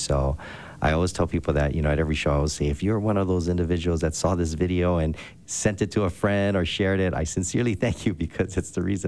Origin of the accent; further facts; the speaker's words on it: Hawaii, United States; that's the way I was taught to say it, you know, growing up in Hawaii, ukulele.